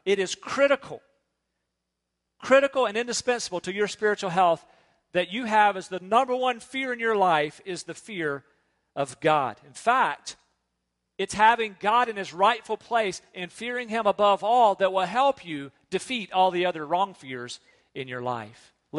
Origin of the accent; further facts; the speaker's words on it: North Carolina, United States; I'm thinking, I'm from North Carolina. We don't have dragon-like iguana creatures.